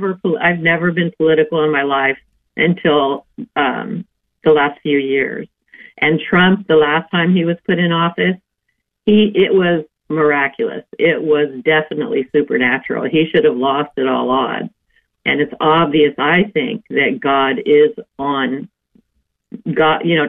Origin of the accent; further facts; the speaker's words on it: United States; I can't vote. I'm an American, and I cannot...